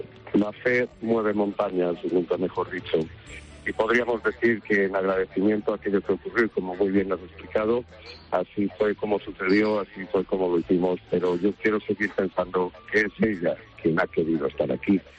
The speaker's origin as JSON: {"language": "Spanish", "town": "Elche", "region": "Valencian Community", "country": "Spain", "said": "Yo soy de Elche, Alicante."}